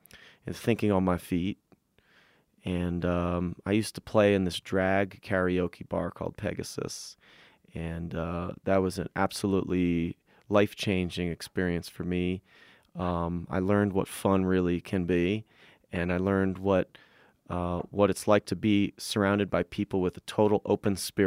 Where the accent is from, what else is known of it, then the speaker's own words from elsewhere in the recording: New Jersey, United States; Well, I grew up in New Jersey, and I grew up in an all